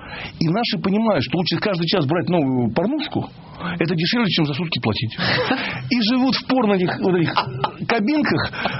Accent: Moscow, Russia; я там коренной москвич, да, с какой-то историей, ну, московской большой очень историей, да

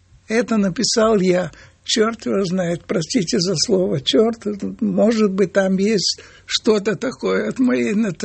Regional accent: Odesa, Odesa Oblast, Ukraine; born there; я родился в Одессе, по-еврейски разговаривать не умею, тем не менее, во дворе дома, в котором я родился, внизу была синагога

